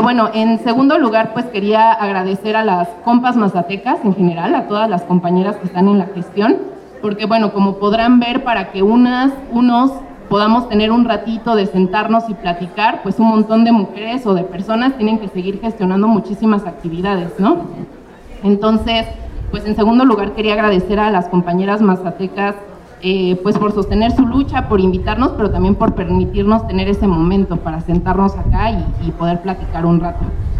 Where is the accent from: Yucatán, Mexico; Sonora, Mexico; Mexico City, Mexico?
Mexico City, Mexico; soy de la Ciudad de México, del pueblo de Los Reyes, en Coyoacán.